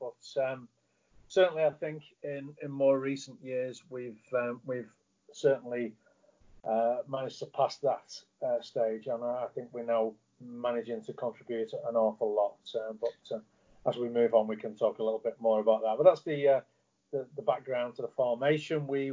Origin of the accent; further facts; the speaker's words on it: Widnes, North West England, United Kingdom; born there; Well, I was born in Widnes